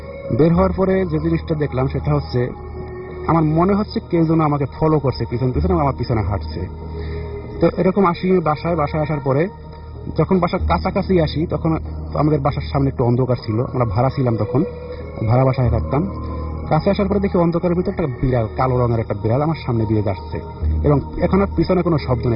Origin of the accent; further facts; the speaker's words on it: Patuakhali, Barisal Division, Bangladesh; আমি এসেছি পটুয়াখালী দুধানবাদঘাট থেকে।